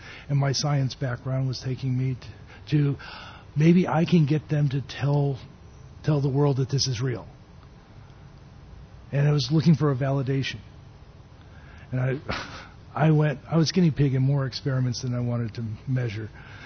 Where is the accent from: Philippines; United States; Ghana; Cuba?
Philippines; moved away as an adult; when I came here from the Philippines, I knew two people.